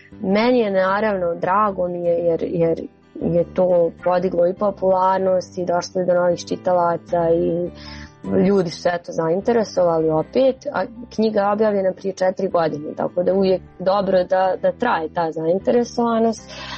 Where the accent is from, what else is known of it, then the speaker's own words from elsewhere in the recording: Zagreb, City of Zagreb, Croatia; born there; vidjeli su Zagreb, da sam rođena u Zagrebu.